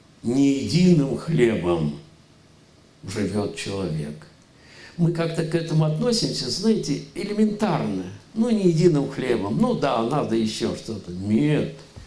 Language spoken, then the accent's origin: Russian; Leningrad, Saint Petersburg, Russia; Я из Ленинграда